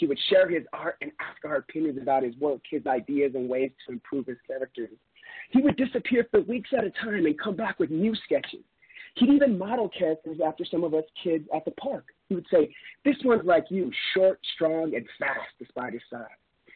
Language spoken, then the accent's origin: English; Albuquerque, New Mexico, United States; It goes beyond simply stating that I grew up in Albuquerque.